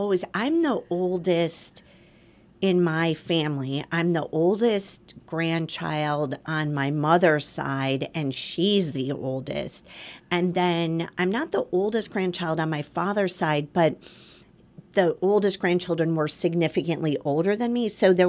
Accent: Chicago, Illinois, United States; my parents were from Southern Illinois, and we lived in the Chicago area, which compared to where they grew up was the big city and exciting.

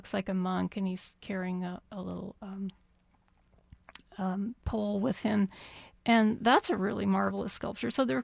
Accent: California, United States; oh, I'm from California. Can I go to Kansas?

